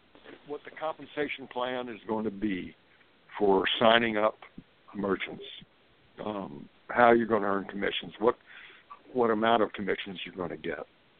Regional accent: South Carolina, United States; I'm helping start a new political party here in my home state of South Carolina.

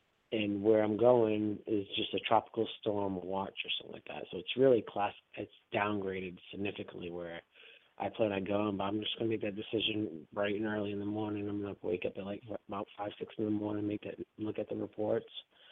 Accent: Rhode Island, United States; But he didn't know that I was from Rhode Island, from New England, but I believe so. But he knew that I lived in Georgia

